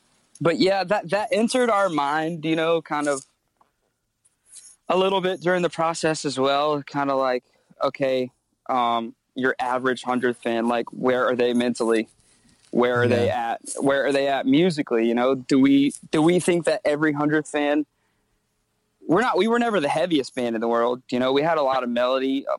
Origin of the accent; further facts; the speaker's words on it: Myrtle Beach, South Carolina, United States; Grew up in Myrtle Beach, small town, not kind